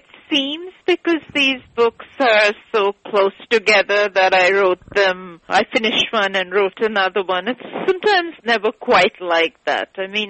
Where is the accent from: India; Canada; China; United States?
India; Kolkata, West Bengal; I'm actually from Kolkata, India.